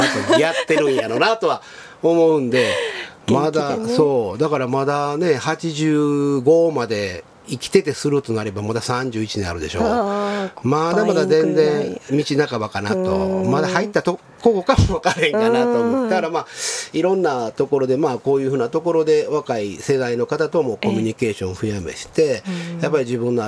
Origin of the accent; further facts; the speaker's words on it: Osaka, Japan; now in Kyoto, Japan; 僕大阪の出 で、はい、で京都に来て